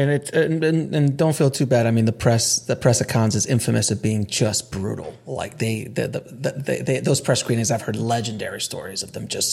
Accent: Queens, New York, United States; I mean, I was raised in Jamaica, Queens. You know, lived in an apartment. It was probably, I think, 500 square feet

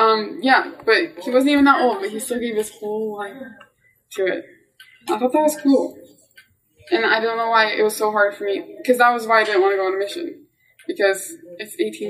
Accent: Colorado, United States; They were all from Utah. I was from Colorado.

